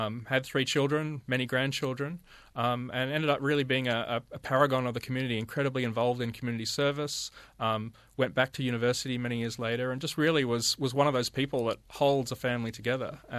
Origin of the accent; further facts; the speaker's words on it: Australia; well, you know, I'm Australian.